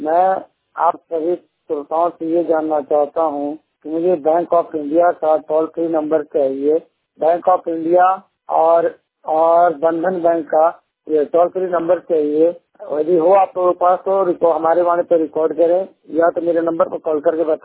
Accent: Aurangabad, Bihar, India; मैं बिहार औरंगाबाद दुसैया का निवासी हूँ।

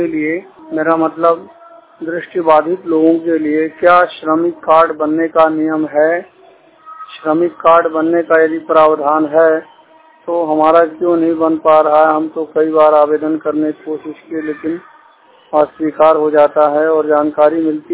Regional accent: Kachhwa, Uttar Pradesh, India; पूर्ण रूप से दृष्टि बाधित व्यक्ति हूँ। नगर पंचायत कछवा जिला मिर्जापुर उत्तर प्रदेश का मूल निवासी हूँ।

